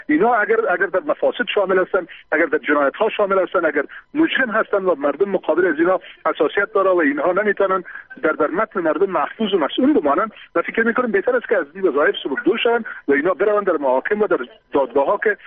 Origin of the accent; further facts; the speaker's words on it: Afghanistan; به عنوان یک افغان در داخل افغانستان، در داخل خاک خود، در داخل وطن خود، در شهر عزیز خود که عمر خود تیر کردیم